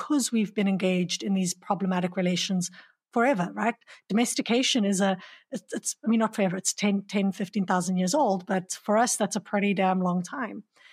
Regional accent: South Africa; I'm from South Africa and I'm a white South African, I can't disavow the fact that I come from, you know, a heritage of colonization and of apartheid in South Africa, right?

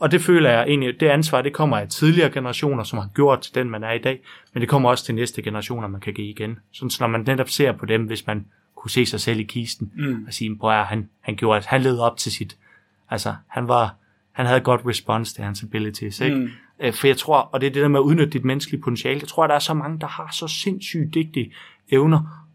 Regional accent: Horsens, Central Denmark Region, Denmark; Kommer fra Jylland. Det er mørk i Jylland.

